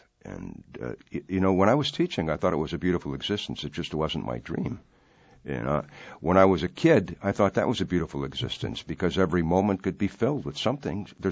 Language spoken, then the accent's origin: English; Ashland, Wisconsin, United States; I grew up in Ashland, Wisconsin, right on Lake Superior.